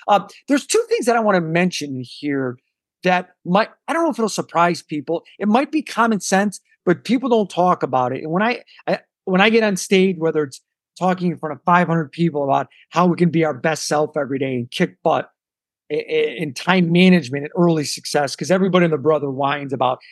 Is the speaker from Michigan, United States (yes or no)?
no; Chicago, Illinois, United States; I'm from Chicago, so he's number two after Michael Jordan. In our city, that's just the way we roll